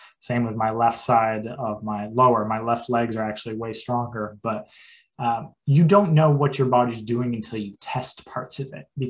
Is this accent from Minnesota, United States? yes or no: no; New Hampshire, United States; I'm from New Hampshire, and that was one of the things.